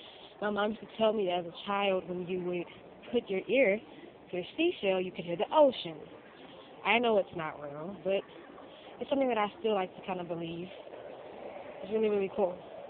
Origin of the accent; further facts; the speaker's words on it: Houston, Texas, United States; Growing up in Houston, not so much. Galveston's water is not very clean.